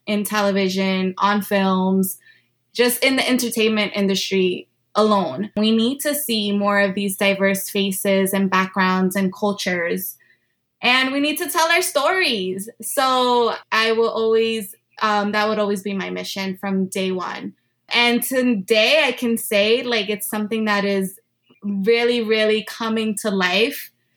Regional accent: Jersey City, New Jersey, United States; I am born and raised in Jersey City, New Jersey. And from my research, I believe we still are the number one diverse city in the country.

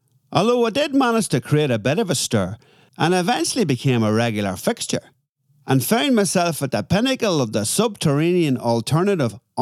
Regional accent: Northern Ireland, United Kingdom; As a young boy growing up in Northern Ireland

